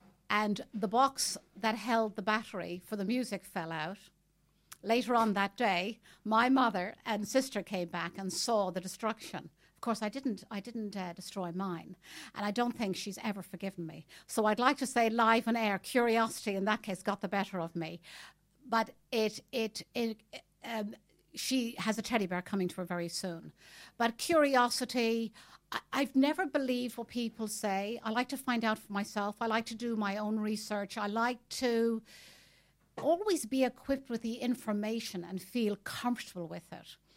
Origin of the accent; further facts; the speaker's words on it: Dublin, Leinster, Ireland; I'm Irish, as you've already made the introduction on. I'm actually from Dublin, half Cork, half Dublin. So I'm a true blue Irish lady. And I started my life in Dublin City, and also by the sea